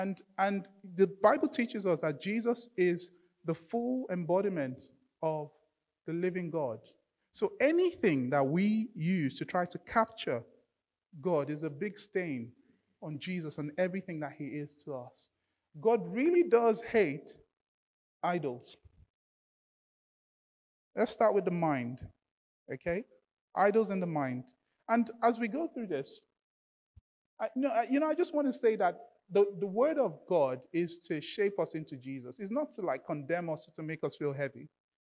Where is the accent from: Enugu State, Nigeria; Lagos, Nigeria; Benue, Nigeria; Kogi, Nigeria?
Lagos, Nigeria; So I was born and raised in Lagos. That's 3,000 miles away.